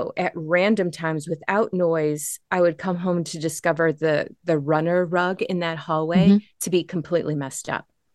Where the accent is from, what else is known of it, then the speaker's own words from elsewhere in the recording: Chicago, Illinois, United States; also born or lived in Pacific Northwest; I'm originally from Chicago, so now I'm not too far away.